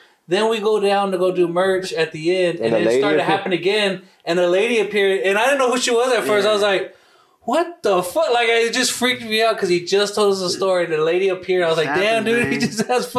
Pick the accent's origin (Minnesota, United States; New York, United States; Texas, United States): Texas, United States; Corpus Christi; It's my hometown.